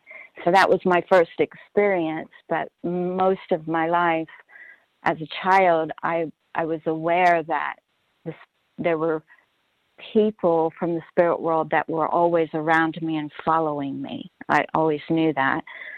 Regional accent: the South, United States; growing up in the Bible Belt in the South

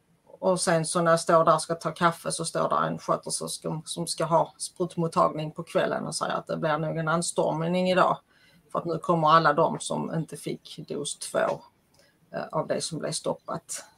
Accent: Skåne, Sweden; Jag är ju från Skåne.

